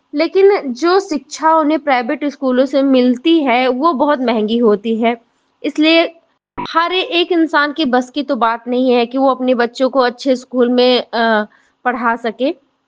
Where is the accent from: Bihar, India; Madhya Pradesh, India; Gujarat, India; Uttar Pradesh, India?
Uttar Pradesh, India; Chaitia Murar; और मैं चैतिया मुरार की रहने वाली हूँ। और हमारे यहाँ का पिन कोड नंबर है 2718 35 और मेरी उम्र है 28 साल।